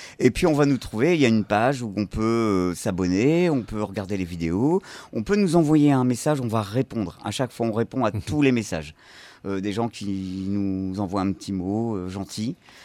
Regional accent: Arras, Hauts-de-France, France; ici à Arras, qui est ma ville, parce que moi, je suis

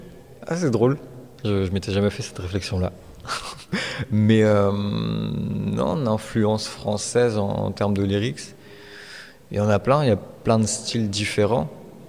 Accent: Brittany, France; nous on va être à l'Ouest quand on est breton.

